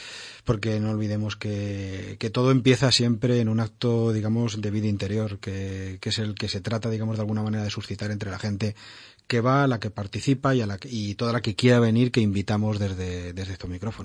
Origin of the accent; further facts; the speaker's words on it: Alcaraz, Castilla-La Mancha, Spain; Y me dio por oír misa en Peñascosa, en vez de bajar a mi pueblo, Alcaraz.